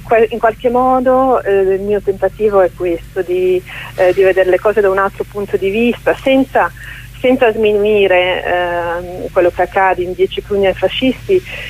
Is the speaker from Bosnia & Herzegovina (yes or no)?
yes; Bosnia & Herzegovina; Italian is a second language; io sono bosniaca, non ho mai vissuto in Sardegna